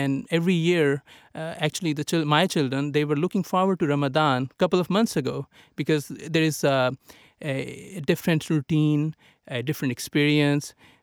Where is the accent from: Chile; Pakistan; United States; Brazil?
Pakistan; I'm originally from that part of the world, which is very hot. I'm from Pakistan, so it was very hot at that time.